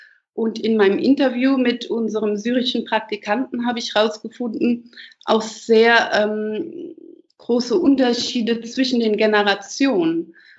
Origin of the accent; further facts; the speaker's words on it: Germany; Da habe ich ja gesagt, also wir kommen aus Deutschland und Deutschland ist generell ein maskulin geprägtes Land.